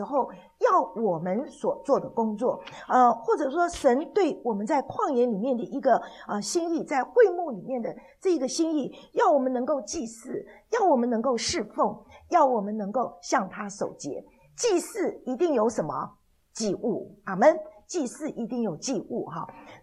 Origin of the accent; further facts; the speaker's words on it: China; 所以今天我们看见说我们中国人有节期，犹太人也有很多的节期哈